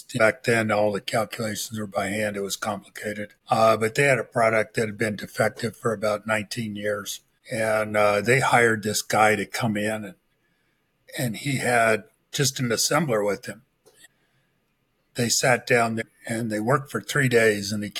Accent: Toledo, Ohio, United States; born there; I was born in Toledo, Ohio in 1952.

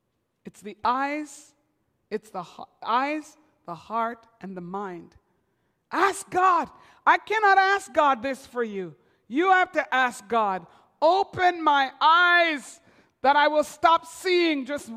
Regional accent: Jamaica; born there; I'm Jamaican born

